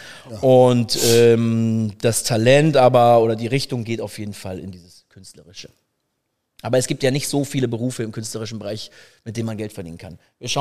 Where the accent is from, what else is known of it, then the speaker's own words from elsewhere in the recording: Hamburg, Germany; Ich bin aufgewachsen in Hamburg. Und auch hier geboren. Früher in Hamburg-Ost mit meiner Familie, Rahlstedt. Dann nach der Trennung meiner Eltern bin ich mit meiner Mutter und meinem Bruder in die Innenstadt gezogen, Hamburg-Zentrum, Eimsbüttel. Und habe dann da meine Jugend verbracht